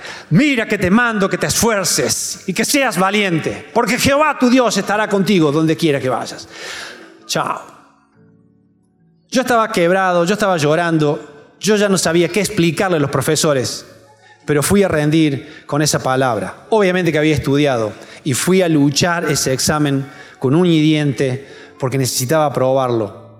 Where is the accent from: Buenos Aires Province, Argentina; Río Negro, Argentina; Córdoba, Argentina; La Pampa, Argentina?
Córdoba, Argentina; Hernando; yo vengo de la ciudad de Hernando, del interior de Córdoba. Me vine a Córdoba a estudiar.